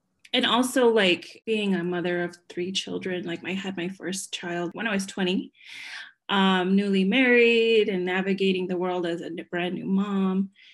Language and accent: English; New Mexico, United States; Yes, I'm a Navajo midwife, or in our culture, Dene, which means the people. So I grew up in New Mexico, primarily in the Four Corners. I'm one of eight children.